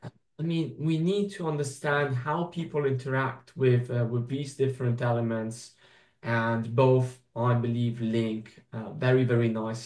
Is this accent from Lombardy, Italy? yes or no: no; Rome, Lazio, Italy; I come from Italy, I come from Rome, I come from one of the most beautiful cities in the world.